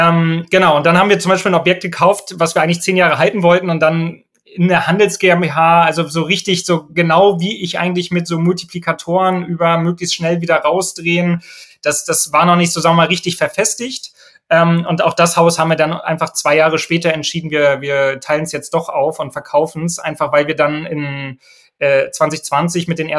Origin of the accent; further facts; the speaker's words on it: Rostock, Mecklenburg-Vorpommern, Germany; born there; Das ist so ein bisschen, wo ich herkomme, also ich bin in Rostock geboren, meine Frau hat in Greifswald studiert, wir haben so ein bisschen Familie bis irgendwie auch Rügen.